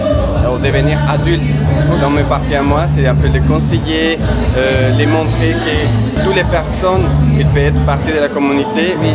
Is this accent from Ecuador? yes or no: yes; Ecuador; French is a second language; now in France; je viens de l'Équateur, j'habite en France depuis 5 ans.